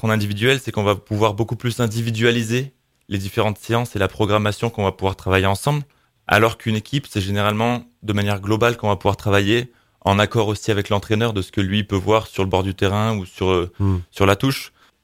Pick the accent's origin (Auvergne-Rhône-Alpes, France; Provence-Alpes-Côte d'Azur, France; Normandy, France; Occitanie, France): Provence-Alpes-Côte d'Azur, France; Gap; born there; Je suis né ici à Gap, donc forcément, tous les sports comme le ski, le vélo, etc., je pratique chaque année.